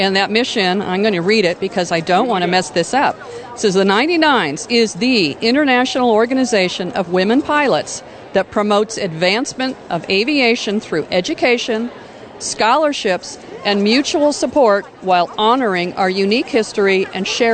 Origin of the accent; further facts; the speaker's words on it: the West, United States; I was raised in the American West. It's a very can-do attitude.